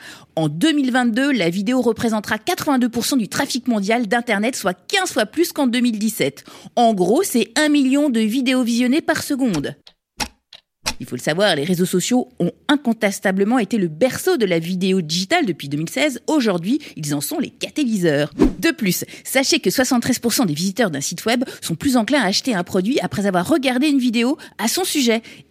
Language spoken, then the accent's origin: French; Paris, Île-de-France, France; Je suis parisienne, hein, désolée.